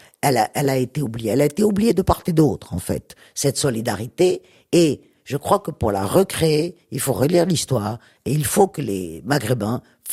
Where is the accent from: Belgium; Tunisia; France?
Tunisia; Quand on disait « je suis tunisienne »,« ah, vous êtes tunisienne !»